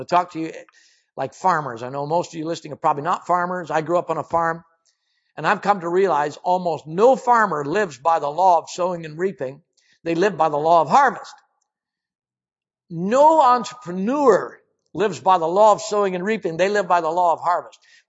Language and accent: English; United States; I'm an American, which means I think like an American.